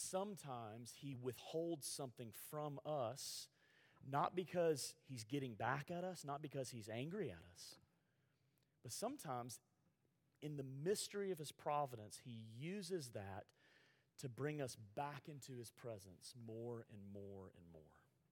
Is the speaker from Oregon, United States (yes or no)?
no; Alabama, United States; There, I'm from Alabama.